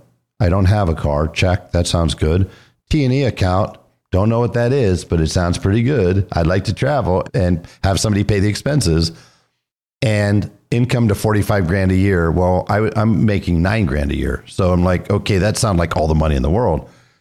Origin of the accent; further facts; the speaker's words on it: San Francisco, California, United States; But I grew up in San Francisco for the first 5 years of my life in the very Hispanic area called the Mission.